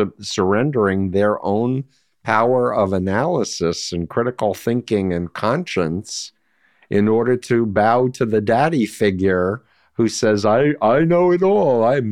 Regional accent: New York City, New York, United States; All I can say is I'm a New Yorker. I grew up 1.3 miles from Donald Trump, in fact, on the poor side of Union Turnpike.

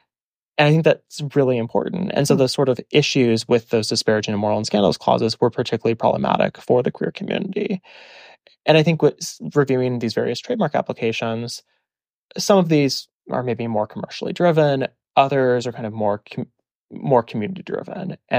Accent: Midwest, United States; But growing up in the Midwest, we had both.

